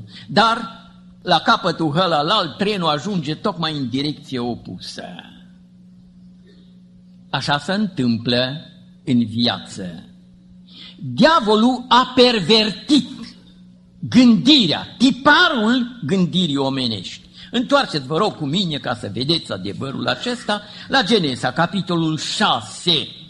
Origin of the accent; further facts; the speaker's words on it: Romania; also born or lived in United States; Eu am crescut în România la sat și nu mi-e rușine că am crescut la sat, deși m-am născut în America